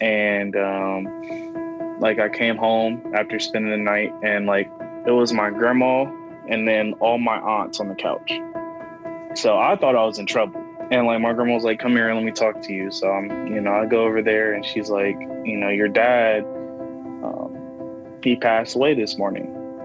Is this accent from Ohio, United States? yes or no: yes; Columbus, Ohio, United States; I'm 18, and I'm from Columbus, Ohio.